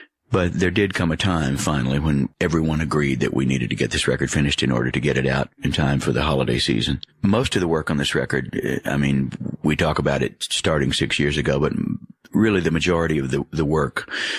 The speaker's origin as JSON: {"language": "English", "town": "Dallas", "region": "Texas", "country": "United States", "tie": "born or raised there", "said": "I know people in my hometown of Dallas, Texas who live that way."}